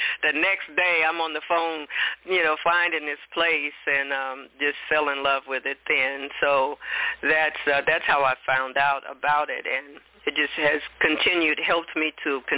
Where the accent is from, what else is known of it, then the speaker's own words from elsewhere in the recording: Coffeyville, Kansas, United States; I originated in Kansas, a little town called Coffeyville, Kansas.